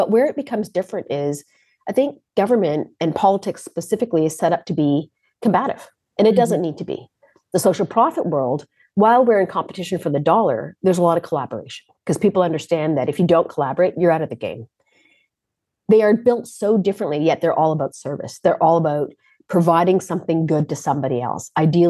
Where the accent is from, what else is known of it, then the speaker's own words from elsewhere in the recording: Canada; also born or lived in Uganda; I'm a refugee to Canada. I was born in Uganda. Indian heritage, African born, raised in Canada with a Persian name.